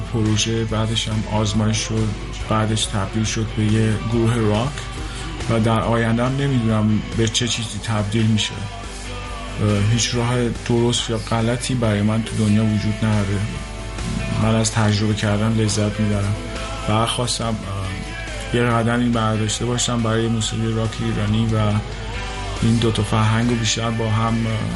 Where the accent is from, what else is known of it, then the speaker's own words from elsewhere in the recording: Mazandaran, Iran; also born or lived in Amol; متولد شهر آمول هستم در شمال ایران، ولی بیشتر تو شهرک‌های ساحلی بزرگ شدم.